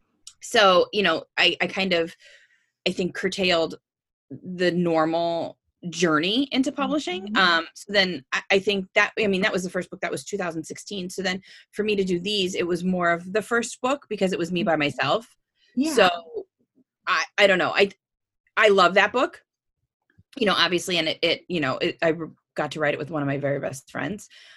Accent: Pennsylvania, United States; So I am from Pennsylvania. I'm an author.

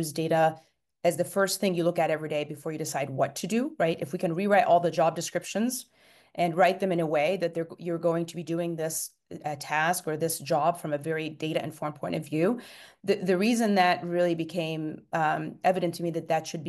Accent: Cairo, Cairo Governorate, Egypt; moved away as an adult; now in United States; So I am born and raised in Cairo, Egypt. I came to the United States in the mid-90s at the ripe age of 20 to come and do my graduate work

